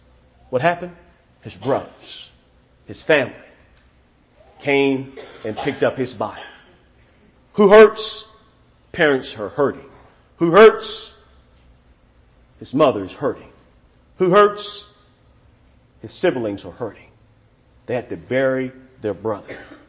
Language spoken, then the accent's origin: English; South Carolina, United States; I'm from South Carolina. I know how to count.